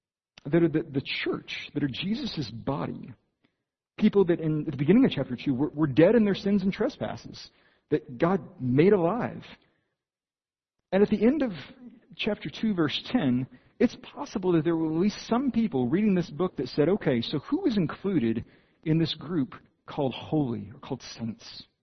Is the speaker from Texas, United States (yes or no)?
yes; Austin, Texas, United States; I grew up in Austin, Texas, of all places, right?